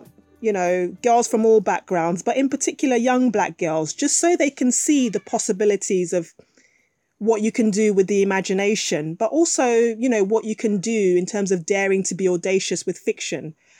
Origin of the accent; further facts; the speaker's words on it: Nigeria; So completely different to what Nigeria's like, which is my home country.